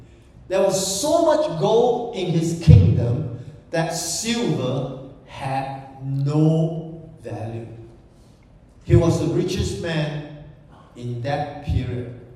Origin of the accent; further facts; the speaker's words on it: Sibu, Sarawak, Malaysia; I was from Sarawak. I was raised in a very small town called Cebu.